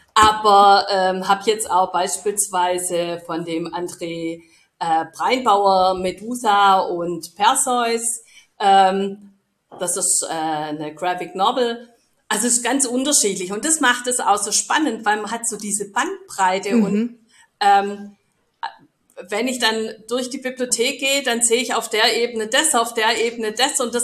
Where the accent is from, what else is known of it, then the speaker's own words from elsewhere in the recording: Stuttgart, Baden-Württemberg, Germany; als Stuttgarter entdeckt man da seinen Rosensteinpark nochmal aus einer ganz anderen Blickwinkel.